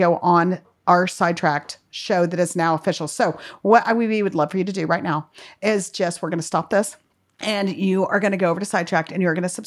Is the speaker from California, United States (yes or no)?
no; El Paso, Texas, United States; So I was at Baylor and I grew up in El Paso.